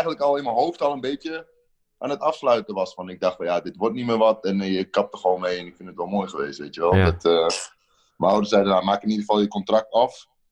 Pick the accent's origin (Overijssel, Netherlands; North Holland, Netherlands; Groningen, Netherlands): Overijssel, Netherlands; ik kom uit de buurt van Zwolle.